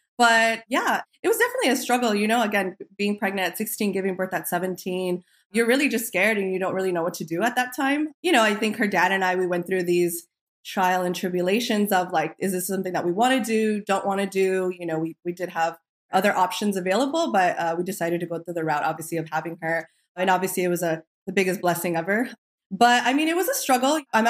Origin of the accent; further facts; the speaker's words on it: Los Angeles, California, United States; I was born and raised in Boyle Heights, East LA. Lived around a little bit, but I was a young mom.